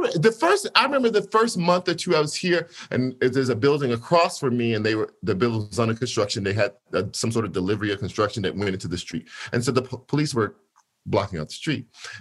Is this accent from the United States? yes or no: yes; Shreveport, Louisiana, United States; born there; So I was born in Shreveport. It's majority black city.